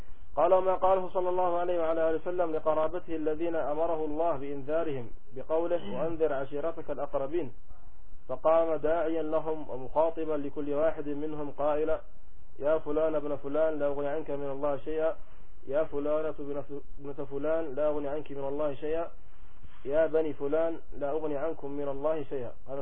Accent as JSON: {"language": "Arabic", "region": "Aden", "country": "Yemen", "said": "الذي مقبور عندنا في عدن"}